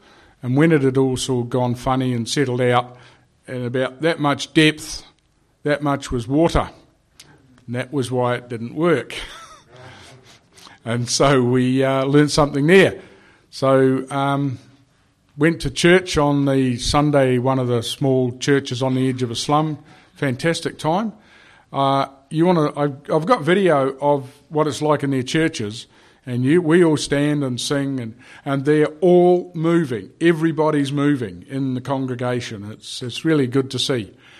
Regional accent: Waiuku, Auckland, New Zealand; I'm from Waiuku, which is not that far from Papakura

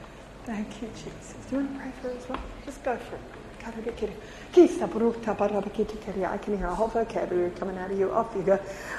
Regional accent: Australia; I'm an Australian, okay?

